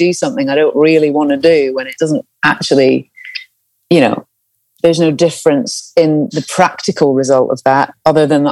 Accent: Scotland, United Kingdom; I watched Braveheart again for the other night, just because I love that movie being Scottish.

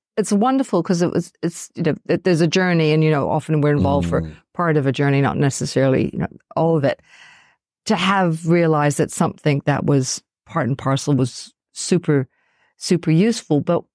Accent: Tasmania, Australia; Because when I come from Tasmania

